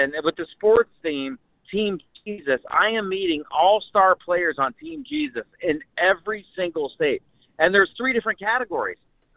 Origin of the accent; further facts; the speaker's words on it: Dublin, Ohio, United States; is from Dublin, Ohio, just outside of Columbus. And I love my home state.